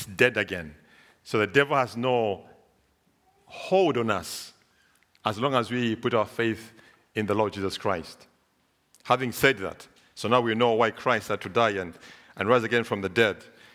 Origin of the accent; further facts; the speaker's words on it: Zambia; Growing up in Zambia, we were told not to walk on the graves.